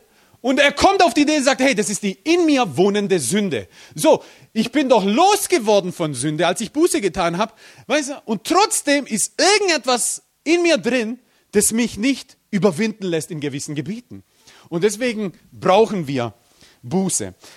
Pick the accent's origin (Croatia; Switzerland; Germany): Croatia; Ich bin Kroate.